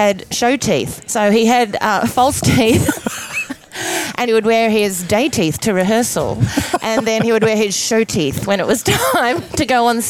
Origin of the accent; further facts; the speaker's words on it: Melbourne, Victoria, Australia; I grew up in Melbourne.